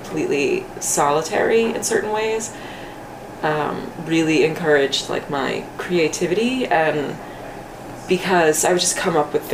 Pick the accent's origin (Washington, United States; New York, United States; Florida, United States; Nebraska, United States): New York, United States; Accord; Originally. I'm from a town called Accord, New York, which is in Ulster County. I was born in Kingston.